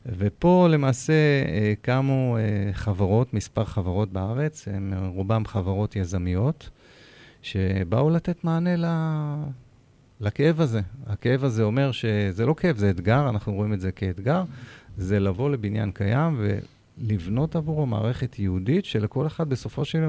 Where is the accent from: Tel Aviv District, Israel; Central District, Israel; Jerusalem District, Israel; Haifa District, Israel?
Central District, Israel; Ra'anana; אני תושב רעננה, בן 50 פלוס, 54. נולדתי בעיר רעננה, לא עזבתי אותה מעולם.